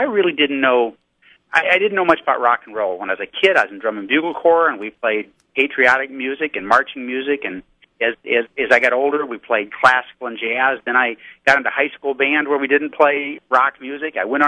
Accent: Midwest, United States; I'm a Midwesterner. You're a Midwesterner.

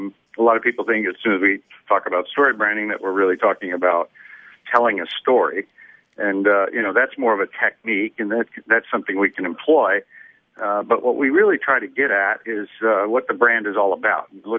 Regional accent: Lansing, Michigan, United States; now in Chicago, United States; By the way, it's good to be talking to Lansing. It used to be my hometown.

